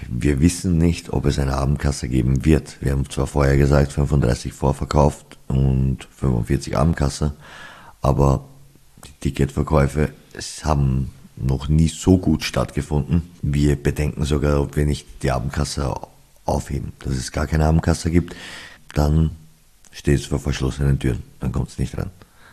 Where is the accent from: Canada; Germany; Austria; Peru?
Austria; Neunkirchen, Lower Austria; ich komme aus Neunkirchen, ist ja 20 Minuten vom Semmering entfernt.